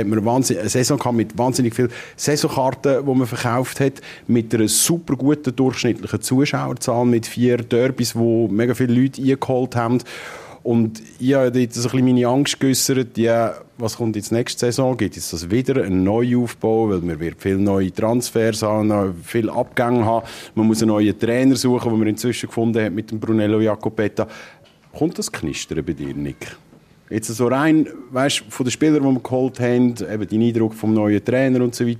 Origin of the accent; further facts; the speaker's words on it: Aarau, Aargau, Switzerland; ich bin in Aarau geboren und aufgewachsen und lebe da und arbeite hier.